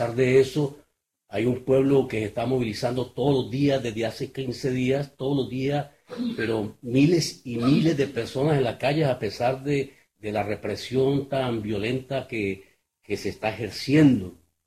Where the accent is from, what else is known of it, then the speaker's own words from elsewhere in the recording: Colombia; moved away as an adult; now in Seville, Spain; soy colombiano, llevo 11 años aquí en Sevilla, exiliado político, militante político y social en mi país desde el año 1972